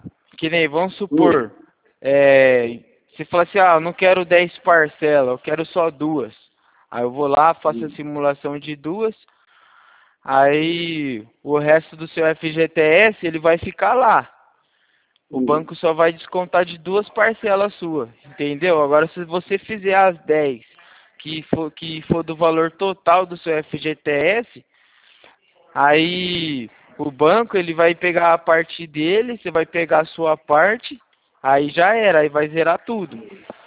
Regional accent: São Carlos, São Paulo, Brazil; eu sou daqui de São Carlos. Sou daqui de São Carlos

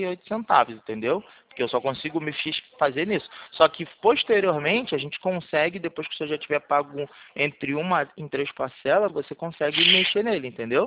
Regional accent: Rio de Janeiro, Brazil

